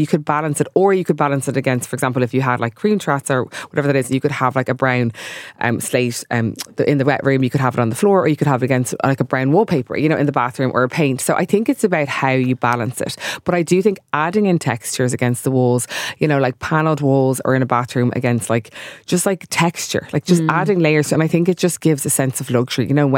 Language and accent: English; Ireland; we forget, myself included, like we're from Ireland, like we've such beautiful buildings and history